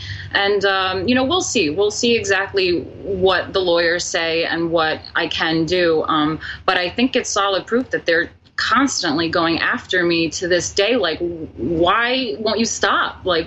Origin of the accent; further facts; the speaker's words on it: New York City, New York, United States; I'm born and raised in New York, and I was bringing aesthetics and, you know, culture back to the art scene.